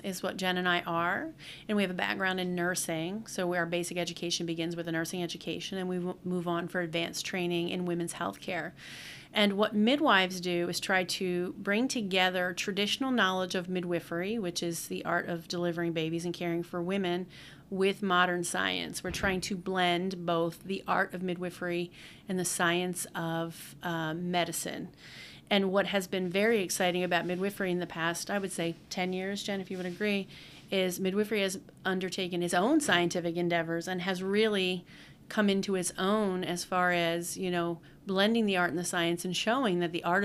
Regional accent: Bordentown, New Jersey, United States; I am homegrown. I have lived here in New Jersey in the greater Mercer County area all of my life. I'm from Bordentown, and where I live with my five children and three dogs and husband.

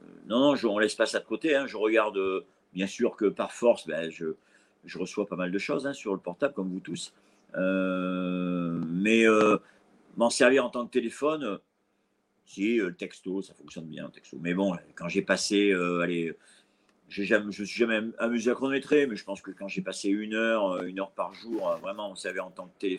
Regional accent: Le Mans, Pays de la Loire, France; born there; je suis né au Mans, le jour des 24 heures du Mans.

